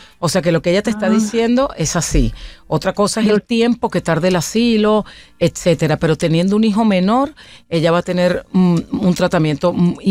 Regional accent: Venezuela; moved away as an adult; now in Spain; Yo soy venezolana, llevo 30 años en España

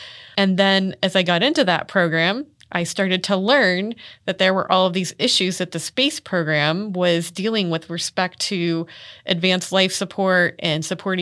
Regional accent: Indiana, United States; Growing up in Indiana, we have rivers and streams everywhere.

